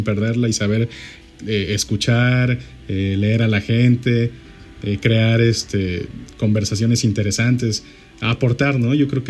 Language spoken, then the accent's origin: Spanish; Mexico; En nosotros como mexicanos.